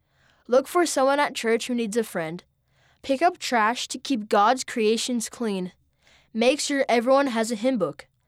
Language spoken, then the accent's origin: English; British Columbia, Canada; I'm from British Columbia, Canada.